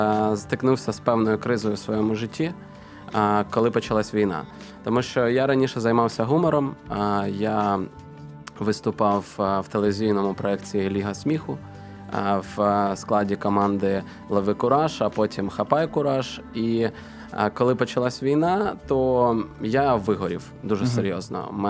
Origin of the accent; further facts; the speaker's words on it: Radomyshl, Zhytomyr Oblast, Ukraine; accent: Zhytomyr surzhyk; Ну, я сам з Житомирської області. Міста Радомишль.